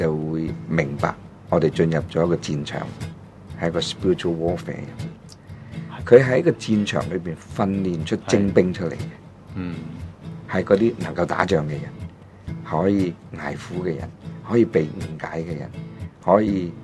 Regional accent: China; 嘅后裔嘅心俾咗我哋中国人

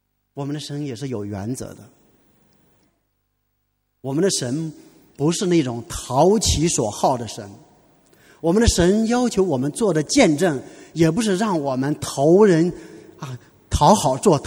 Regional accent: China; 作为一个中国人，作为一个普通的老百姓，作为一个基督徒，

